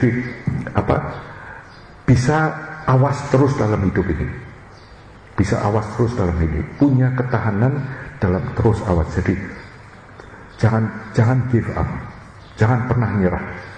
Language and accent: Indonesian; Australia; kita orang Australia